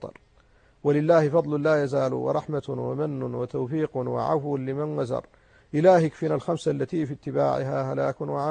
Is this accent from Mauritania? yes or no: yes; Mauritania; وعندنا في موريتانيا ينقص التدين.